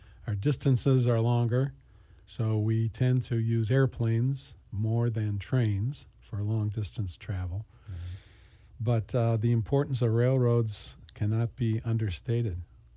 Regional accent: Chicago, Illinois, United States; I grew up in the Chicago area, and there was a railroad.

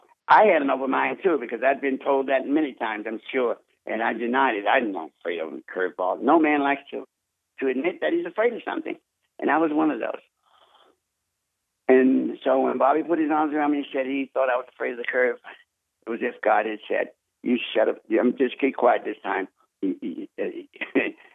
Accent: Washington, District of Columbia, United States; Growing up in Washington, D.C., as a young man with no future, one of the 13 children

